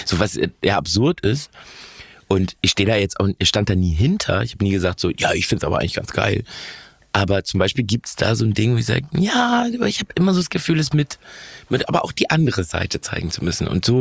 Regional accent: Hamburg, Germany; mein Papa lebte und lebt immer noch in Stelzhoop, Grenze Barmbek. Da bin ich groß geworden

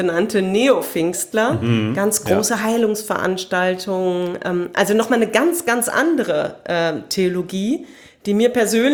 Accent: North Rhine-Westphalia, Germany; Ja, ich bin geboren im Sauerland, wenn ich mal so weit aushole. Sehr gerne da aufgewachsen

